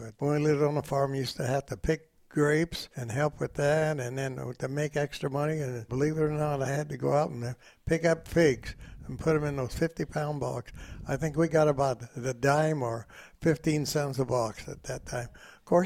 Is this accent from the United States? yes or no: yes; Dinuba, California, United States; also born or lived in Pennsylvania; I was born in Pennsylvania. And my dad, when I was about 4 years old, he decided he wanted to go to Alaska. Well, we got on a train, and as far as we got is California.